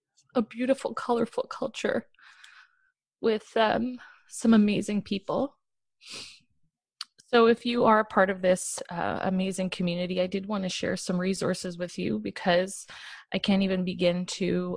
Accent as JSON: {"language": "English", "town": "Oakville", "region": "Ontario", "country": "Canada", "tie": "born or raised there", "said": "in my hometown of Oakville, Ontario."}